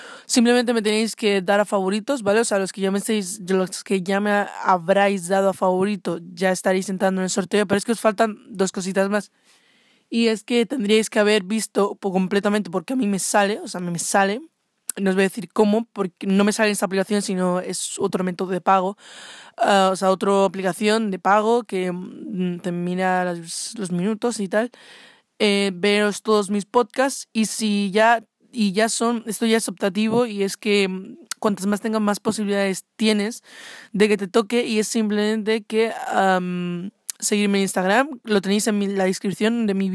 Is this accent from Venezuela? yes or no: no; Spain; soy de España, no sé qué.